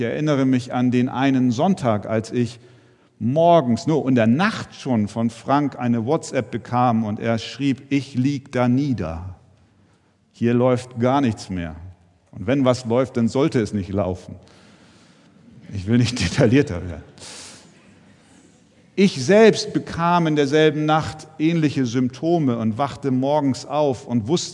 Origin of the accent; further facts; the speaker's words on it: Germany; Ich durfte neu lernen, dankbar zu sein für das, was ich in meinem Leben und was wir auch als Deutsche in unserem Land an Vorzügen genießen dürfen.